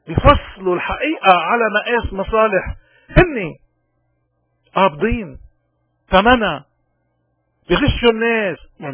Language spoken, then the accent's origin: Arabic; Lebanon; من هون نحن كلبنانية علينا واجبات